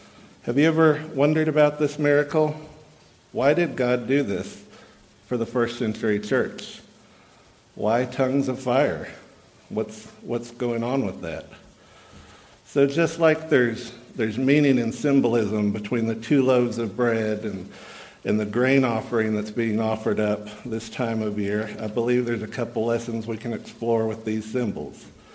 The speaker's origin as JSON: {"language": "English", "region": "Texas", "country": "United States", "accent": "Texan", "said": "it would be funny if Gene heard me talking full Texan and it sounded like I was from Massachusetts to her."}